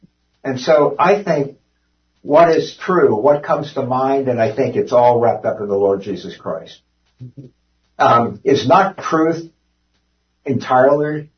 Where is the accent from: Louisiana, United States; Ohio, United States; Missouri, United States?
Ohio, United States; Cincinnati; I grew up in Cincinnati.